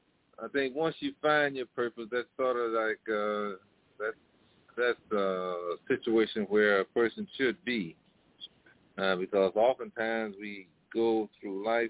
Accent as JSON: {"language": "English", "region": "Mississippi", "country": "United States", "tie": "born or raised there", "said": "And growing up in Mississippi, living on these plantations and so forth, you know, you have don't have much, but you know, it's a way of life."}